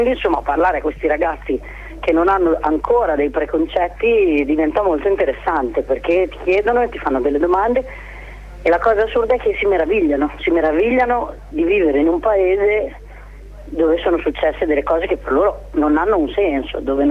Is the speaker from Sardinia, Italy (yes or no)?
no; Bologna, Emilia-Romagna, Italy; in realtà io sono di Bologna